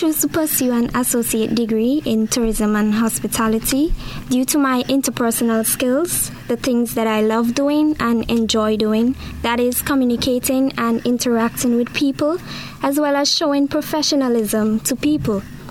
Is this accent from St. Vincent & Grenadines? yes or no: yes; Mesopotamia, St. Vincent & Grenadines; I'm from Mesopotamia